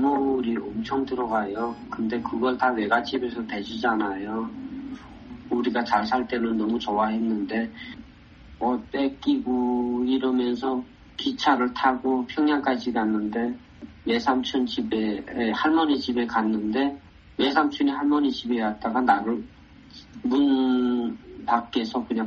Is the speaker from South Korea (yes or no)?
no; Kangwon, North Korea; moved away as an adult; 제 고향인 강원도 감옥으로 호송하던 도중에 기차에서 떨어져서 마지막 탈북했거든요.